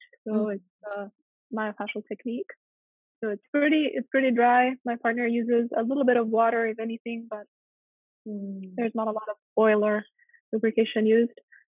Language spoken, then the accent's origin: English; Auroville, Tamil Nadu, India; It's an Indian name. I was born and raised in India, but I'm Spanish and French. My mom is Spanish. My dad is French. And I grew up in Oroville